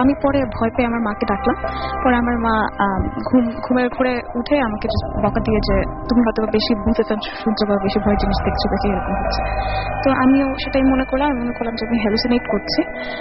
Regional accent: Dhaka, Dhaka Division, Bangladesh; আমি মিরপুর 10 থেকে এসেছি, আমি একজন স্টুডেন্ট।

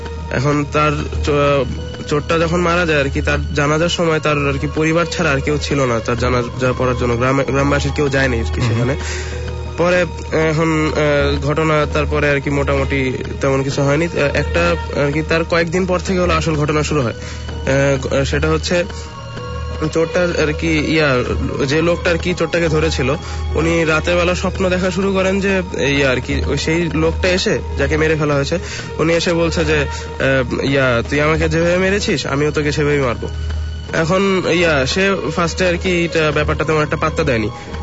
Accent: Dhaka, Dhaka Division, Bangladesh; মোহাম্মদপুর থেকে।

